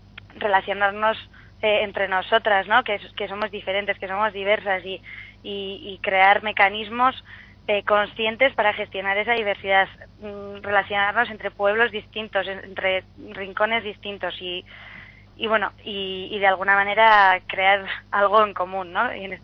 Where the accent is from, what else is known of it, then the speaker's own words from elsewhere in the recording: Pamplona, Navarre, Spain; yo soy de Iruña y bueno, pues la liamos de alguna manera.